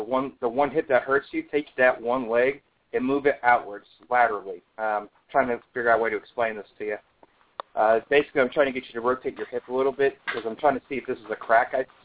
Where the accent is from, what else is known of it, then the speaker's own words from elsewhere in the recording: Buffalo, New York, United States; Well, I'm from Buffalo, New York, but it's funny you should mention that because I'm moving up north as soon as I'm done with school.